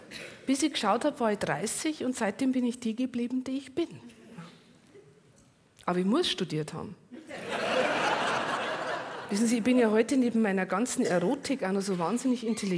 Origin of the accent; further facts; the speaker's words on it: Bavaria, Germany; aber bei uns daheim in Niederbayern, da sind sie gestanden.